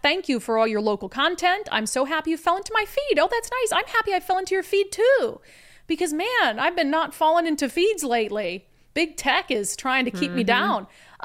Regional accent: Minnesota, United States; accent: Minnesota; Although when I go to Minnesota, my Minnesota accent comes back thick, but that's my genuine accent.

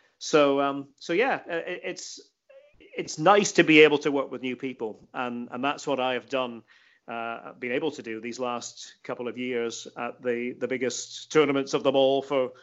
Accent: Scotland, United Kingdom; because I'm from Scotland

